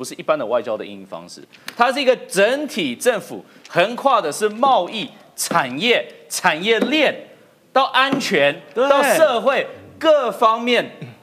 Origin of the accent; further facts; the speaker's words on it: Taiwan; 如果今天我们台湾要派兵去帮助一个其他国家，我们台湾人会不会觉得说